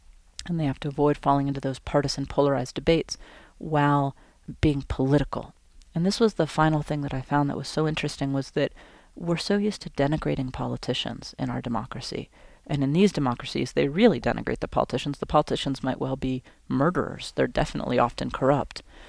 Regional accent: Alaska, United States; I grew up in Alaska

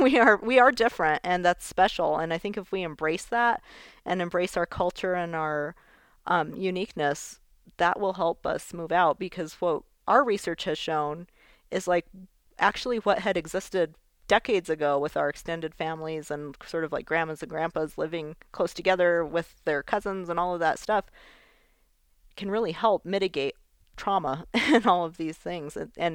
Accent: Española, New Mexico, United States; when I was growing up in Española, the definition of success was leaving, at least, you know, to Albuquerque.

